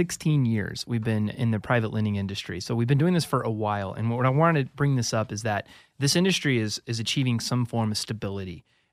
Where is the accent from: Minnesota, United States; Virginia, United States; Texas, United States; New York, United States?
Texas, United States; And maybe it's because I'm from Texas and I don't like people touching my stuff, right?